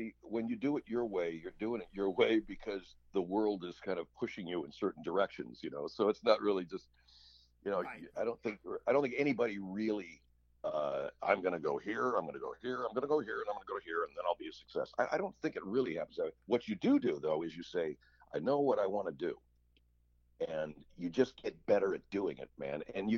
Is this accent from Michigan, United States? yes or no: no; Arcadia, California, United States; also born or lived in Pasadena; I grew up in Arcadia, California, Pasadena, California. I went to LaSalle High School, and then I went to Arcadia High School.